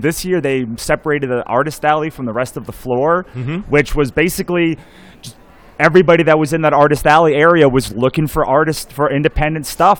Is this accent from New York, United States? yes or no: no; Washington, District of Columbia, United States; which reminds me of D.C., which is my hometown that I love.